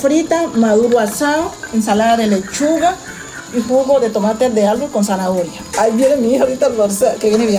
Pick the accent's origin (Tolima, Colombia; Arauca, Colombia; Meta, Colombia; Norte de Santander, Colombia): Arauca, Colombia; Arauquita; also born or lived in Valle del Cauca; Yo soy nacida en el Valle del Cauca, pero soy criada aquí en Arauquita. Imagínense, yo tengo 61 años